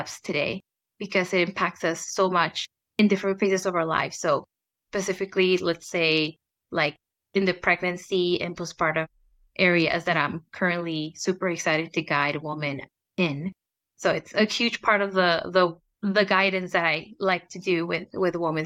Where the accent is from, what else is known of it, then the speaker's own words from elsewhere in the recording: San Diego, California, United States; born there; I studied food and nutrition. I was born in San Diego, but I also have really strong Mexican roots.